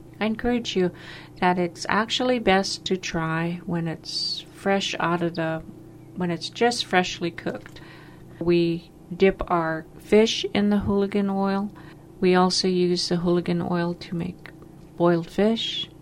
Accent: Klukwan, Alaska, United States; I'm from Klukwan, Alaska.

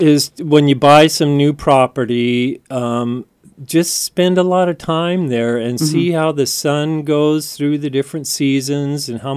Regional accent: Seattle, Washington, United States; I'm mostly from Seattle, but okay. I've been up here for about 40 years or so.

